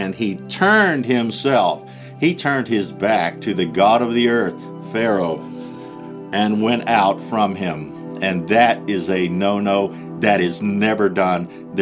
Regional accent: Illinois, United States; So, in my youth, I grew up on farms in Illinois.

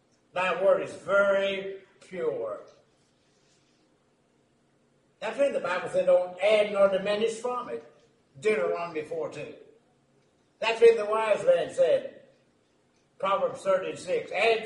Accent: Kentucky, United States; I know Loretta and I grew up in Kentucky. I know we like cornbread.

